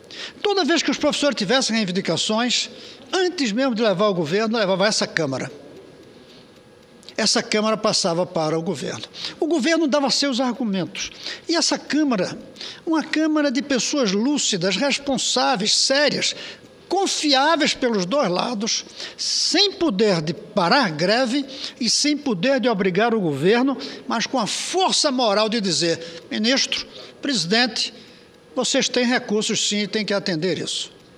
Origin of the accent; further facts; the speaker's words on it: Brazil; É isso, senhor presidente, que eu tinha para colocar aqui como brasileiro